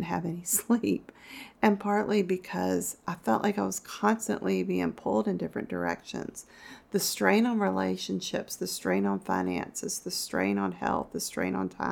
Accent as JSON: {"language": "English", "region": "Virginia", "country": "United States", "tie": "born or raised there", "said": "I'm mid-50s. I was born and raised in Virginia and still live there."}